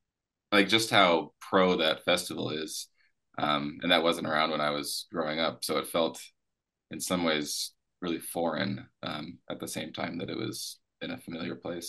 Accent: Whitefish, Montana, United States; It was funny because it was hometown, but definitely a different crowd than I grew up with in Whitefish.

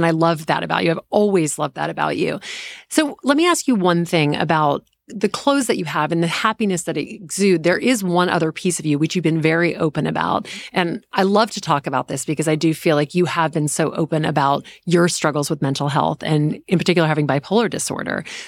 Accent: Southern United States, United States; My mom is British. I grew up in the South. Like, we're just a more formal household.

